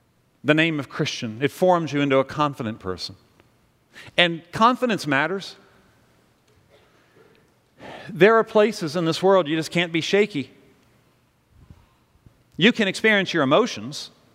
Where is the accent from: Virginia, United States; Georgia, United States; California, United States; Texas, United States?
Virginia, United States; I grew up in the Shenandoah Valley. I'm a Christian.